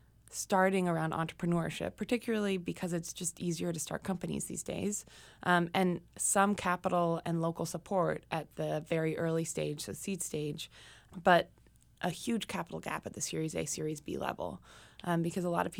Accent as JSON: {"language": "English", "town": "Pittsburgh", "region": "Pennsylvania", "country": "United States", "tie": "born or raised there", "said": "And I grew up basically on the Carnegie Mellon campus."}